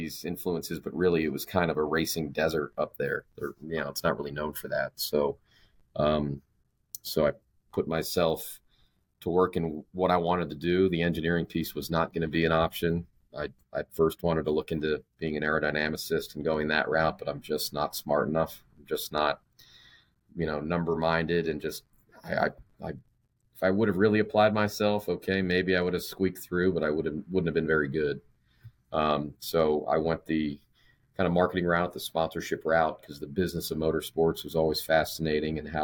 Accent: Buffalo, New York, United States; also born or lived in Baltimore; I grew up in just outside of Buffalo, New York. I was born in Baltimore, but have some family still back there.

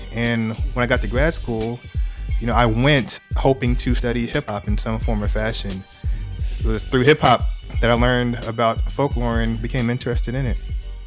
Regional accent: Houston, Texas, United States; So yeah, the … are my hometown heroes, as they are for everyone growing up in Houston and those communities.

